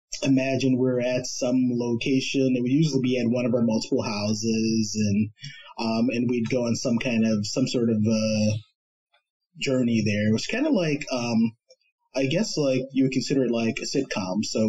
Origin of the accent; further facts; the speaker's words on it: Chicago, Illinois, United States; I grew up, born and raised in Chicago, south side of Chicago, like in the city.